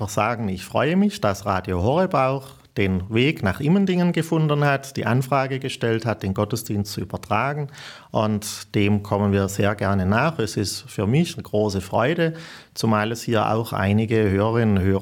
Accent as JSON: {"language": "German", "town": "Zell im Wiesental", "region": "Baden-Württemberg", "country": "Germany", "tie": "born or raised there", "said": "meine Heimat liegt in etwa 100, 110 Kilometer entfernt von hier, im südlichen Schwarzwald, in Zell im Wiesental. Dort bin ich groß geworden"}